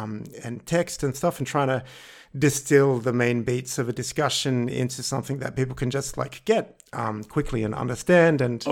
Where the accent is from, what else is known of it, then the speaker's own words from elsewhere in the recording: Australia; now in Vienna, Austria; I'm an Australian, but I live in Vienna in Austria, and relocated here last year, the year before.